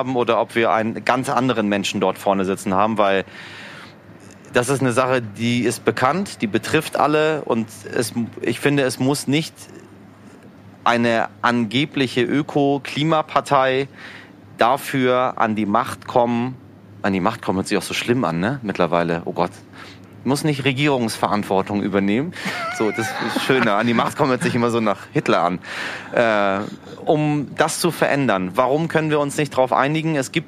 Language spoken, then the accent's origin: German; Iran; ich bin ja Iraner, da haben wir immer noch Pflegethermometer mit Quecksilber